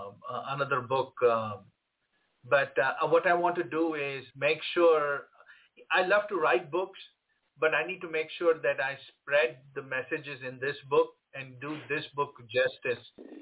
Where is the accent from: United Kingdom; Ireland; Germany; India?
India; Mumbai, Maharashtra; moved away as an adult; now in United States; I was born in India. I was born in India and lived there. I grew up in Bombay, and I came to the U.S. when I was 21.